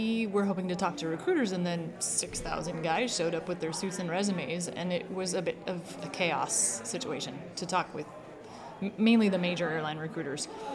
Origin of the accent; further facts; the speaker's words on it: Pacific Northwest, United States; I love fungus. I'm from the Northwest.